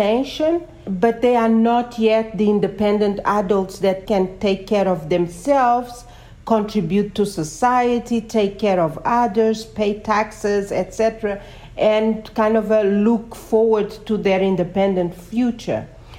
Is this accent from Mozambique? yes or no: yes; Mozambique; now in United Kingdom; I am originally from Mozambique as well.